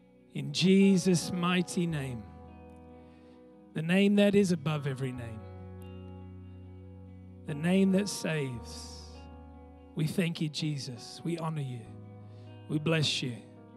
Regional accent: Hornsby Heights, New South Wales, Australia; And I said, I grew up in 25 Maranta Street, Hornsby Heights.

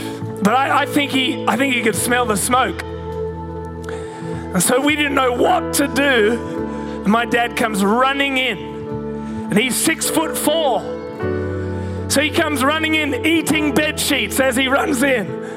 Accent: Hornsby, New South Wales, Australia; And I remember I grew up in Hornsby. Anyone heard of Hornsby? Grew up in Hornsby, lived there till I was 10 years old.

